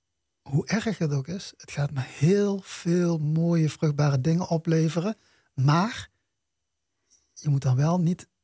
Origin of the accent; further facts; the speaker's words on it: Venlo, Limburg, Netherlands; Omdat ik ben hier geboren, ben getogen.